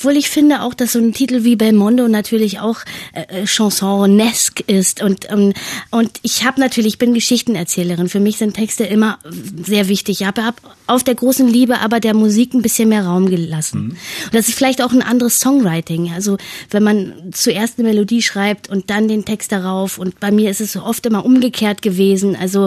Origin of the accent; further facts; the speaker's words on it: Schönhausen, Saxony-Anhalt, Germany; Ist übrigens meine alte Heimat.